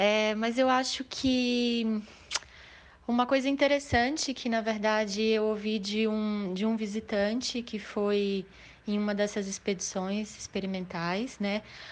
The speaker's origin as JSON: {"language": "Portuguese", "region": "Bahia", "country": "Brazil", "said": "sou baiana."}